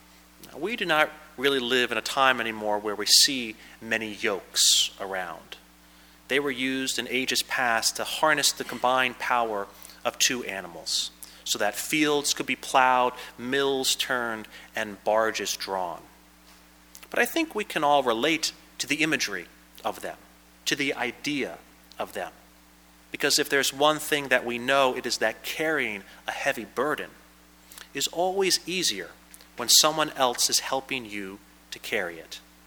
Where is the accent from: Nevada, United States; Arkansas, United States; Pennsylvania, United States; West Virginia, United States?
Pennsylvania, United States; One of the things I enjoyed about growing up in Pennsylvania was all the interesting history that could be found and explored.